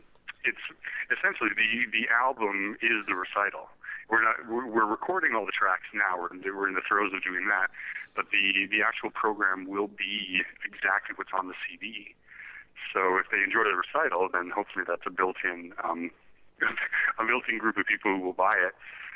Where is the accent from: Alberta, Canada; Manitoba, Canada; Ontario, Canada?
Alberta, Canada; Calgary; there was an old joke when we were growing up with my teacher in Calgary.